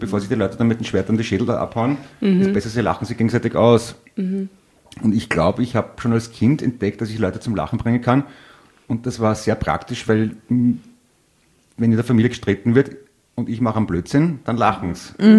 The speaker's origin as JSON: {"language": "German", "region": "Vienna", "country": "Austria", "said": "bin aus Wien."}